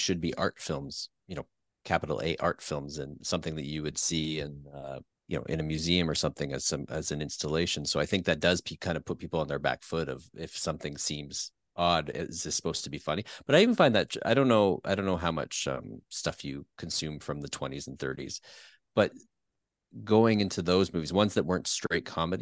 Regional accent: Peterborough, Ontario, Canada; growing up in Canada and you know, I grew up in a town called Peterborough, which is not Winnipeg. But you know, it's snowy, it's cold, it's all those things

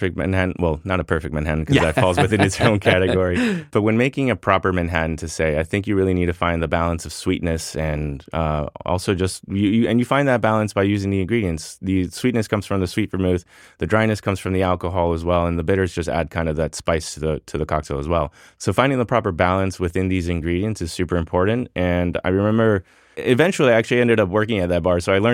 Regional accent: Switzerland; I grew up in Switzerland for many years.

